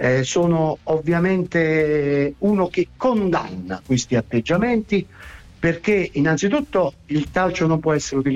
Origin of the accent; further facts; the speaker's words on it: Naples, Campania, Italy; Io chiedo scusa come napoletano a tutti i sardi e i cagliaritani per quello che si è mostrato ieri.